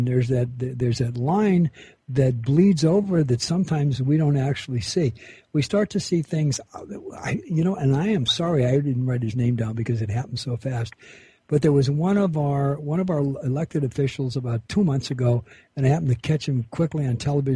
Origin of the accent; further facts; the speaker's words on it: United States; born there; I am so American, I squeak, okay? I was born in this country.